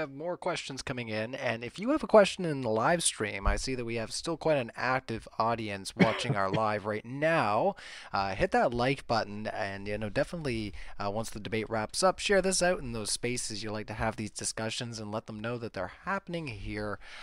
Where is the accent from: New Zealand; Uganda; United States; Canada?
Canada; I'm hyper polite. I'm Canadian.